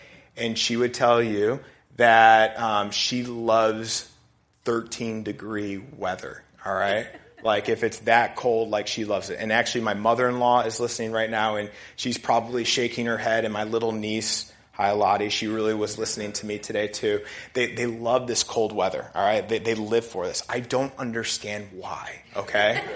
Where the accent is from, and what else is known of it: United States